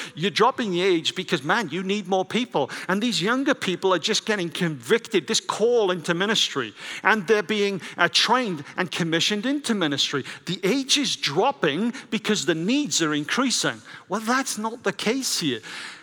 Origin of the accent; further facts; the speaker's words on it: Wales, United Kingdom; I grew up in Wales with the Welsh Revival.